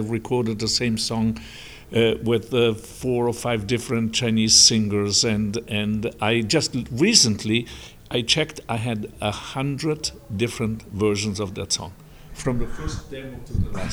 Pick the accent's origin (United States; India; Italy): Italy; and I'm from Italy.